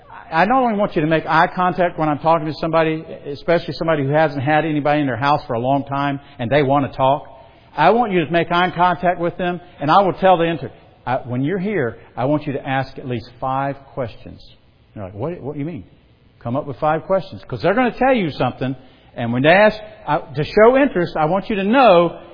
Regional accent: the South, United States; And I will typically say this. "I'm from the South." That's my big excuse, because I was trained to say that and I can't stop saying it.

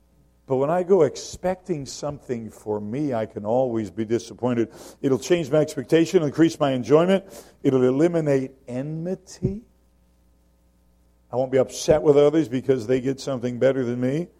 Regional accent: Michigan, United States; also born or lived in South Carolina; I was born in South Carolina, I went to school most of the time in Michigan.

